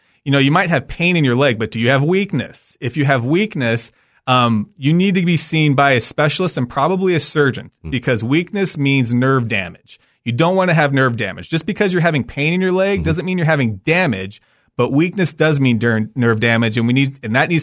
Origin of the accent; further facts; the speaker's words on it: California, United States; I grew up in California, and so sure.